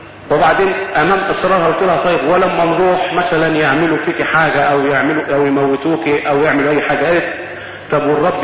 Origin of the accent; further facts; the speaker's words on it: Damietta, Damietta Governorate, Egypt; انزل في بلدنا عندنا في دمياط عشان اعيد على اهلي واسرتي.